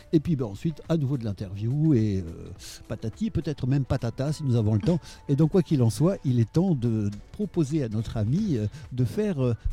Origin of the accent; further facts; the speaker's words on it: Cap Ferret, Nouvelle-Aquitaine, France; Parfait, excusez-moi, je suis du Ferret.